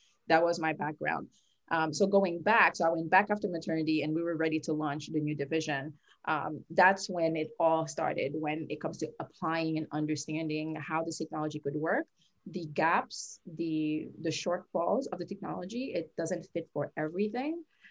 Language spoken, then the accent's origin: English; Haiti; now in United States; I was born and raised in Haiti. So by many measures, the poorest country in the Western Hemisphere, still struggling to emerge from that.